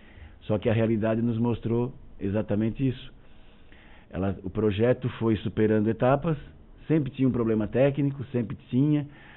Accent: Santana, Brazil; born there; eu nasci em Santana

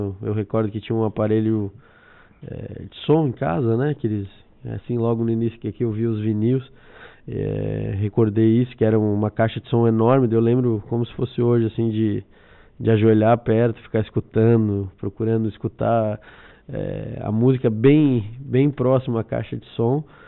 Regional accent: Caxias do Sul, Rio Grande do Sul, Brazil; now in São Paulo, Brazil; Sou natural da Serra Gaúcha, Caxias do Sul.

